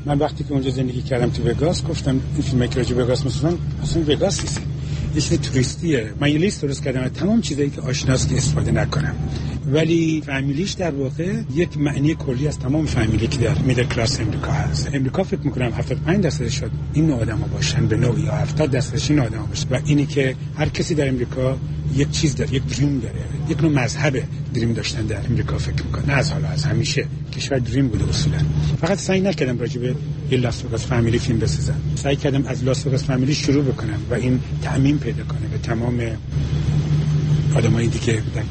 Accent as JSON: {"language": "Persian", "country": "Iran", "also_born_or_lived": "New York, United States", "moved": "as an adult", "lives_now": "Las Vegas, United States", "said": "اول از ایران من اومدم اینجا،"}